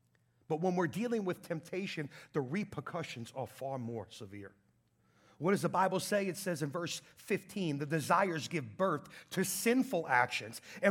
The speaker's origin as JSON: {"language": "English", "region": "the South", "country": "United States", "tie": "born or raised there", "said": "I grew up in the South. I like iced tea."}